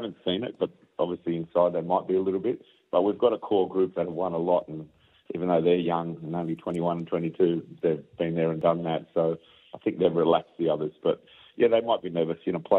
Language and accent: English; Canberra, Australian Capital Territory, Australia; I'm actually from Canberra, so I'm used to this.